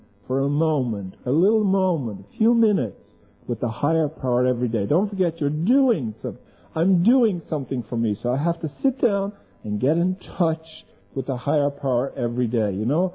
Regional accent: Dublin, Leinster, Ireland; But I grew up in Dublin, Ireland, you know

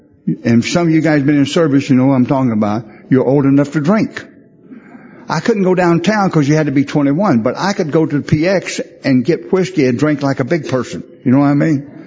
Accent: North Carolina, United States; And I was raised in North Carolina. I was raised way out. We didn't even have electric lights when I was a kid.

